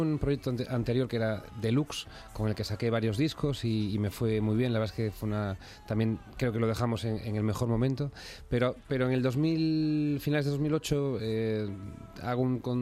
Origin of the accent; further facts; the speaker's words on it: Tudela, Navarre, Spain; now in Madrid, Spain; yo es verdad que vengo de Tudela, de comer verdurita